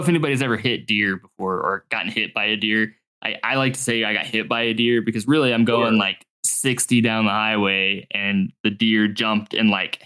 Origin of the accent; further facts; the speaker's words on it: Poseyville, Indiana, United States; So I grew up in Indiana, in Southern Indiana. So if Indiana is like a boot, the toe of the boot is the county that I was from. It's called Posey County. I grew up in a little town called Poseyville.